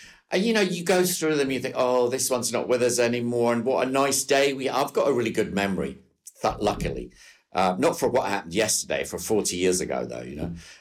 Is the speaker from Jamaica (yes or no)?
no; Scotland, United Kingdom; born there; moved away as an adult; now in London, United Kingdom; I was born in Scotland. Yeah.